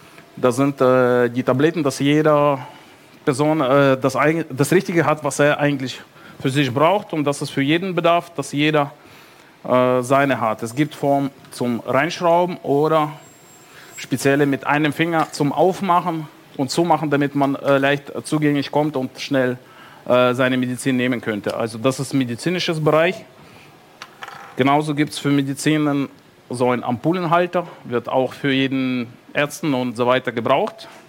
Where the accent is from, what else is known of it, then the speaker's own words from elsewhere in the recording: Frankfurt, Hesse, Germany; ich komme aus Frankfurt